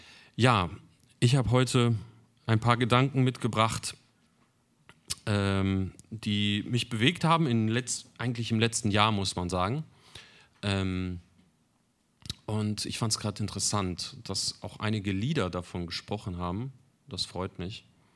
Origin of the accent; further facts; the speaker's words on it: North Rhine-Westphalia, Germany; Also ich komme aus Ostwestfalen und bin dann hier mal hergezogen.